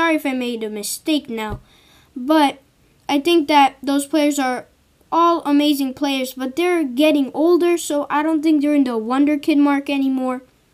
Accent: Croatia; because I'm from Croatia and they're obviously my favorite club.

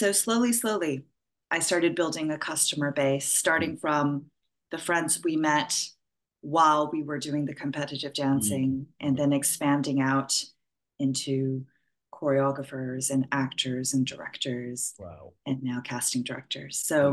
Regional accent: Austin, Texas, United States; started out doing ballet training at my local ballet academy where I grew up in Austin, Texas. And, you know, my Asian immigrant parents said, no, you're going to university.

